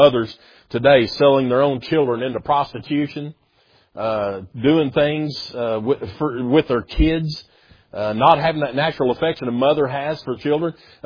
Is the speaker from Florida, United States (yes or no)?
no; Tennessee, United States; I'm from America. Yeah, it's the greatest state in the land of the free, Tennessee.